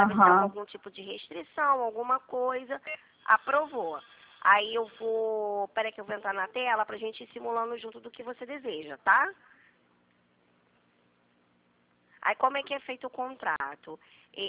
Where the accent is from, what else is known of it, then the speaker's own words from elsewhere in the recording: Rio de Janeiro, Brazil; Eu sou do Rio. A senhora conhece aqui o Largo do Machado? Eu moro mesmo na Baixada.